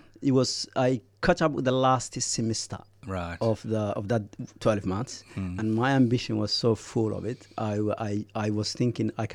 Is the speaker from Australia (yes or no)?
no; Somalia; who spoke to me also a bit that when I said I'm from Somalia